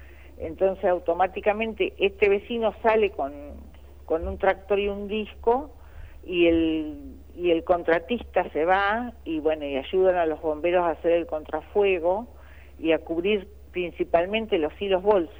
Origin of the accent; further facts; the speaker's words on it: Argentina; a tratar de unirnos como argentinos